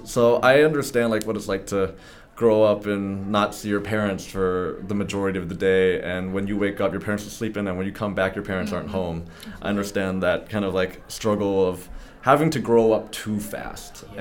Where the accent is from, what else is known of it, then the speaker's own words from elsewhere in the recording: San Francisco, California, United States; And I'm born and raised in San Francisco, lived in the Bay Area my whole life. Chinese American, son of immigrants, hardworking, family-owned restaurant people.